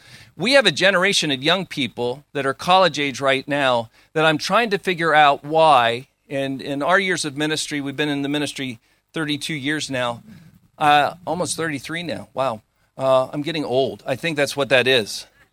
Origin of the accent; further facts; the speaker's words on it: Pennsylvania, United States; also born or lived in Maryland; I grew up along the Potomac River in western Maryland. I grew up in Pennsylvania, but we had a lot on the Potomac River.